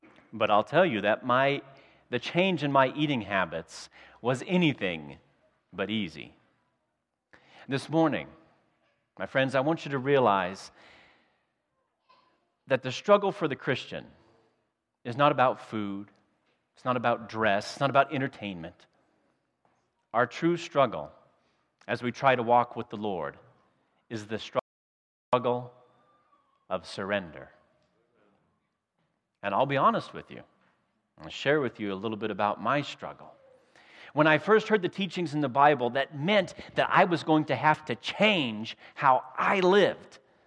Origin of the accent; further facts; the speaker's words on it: Iowa, United States; You see, I grew up in Iowa. It was meat and potatoes and maybe corn.